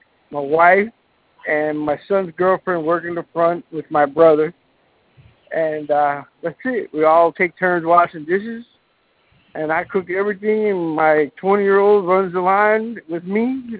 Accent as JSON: {"language": "English", "town": "Miami", "region": "Florida", "country": "United States", "lives_now": "Vero Beach, United States", "said": "So I'm from Miami originally. So I do what we do at home."}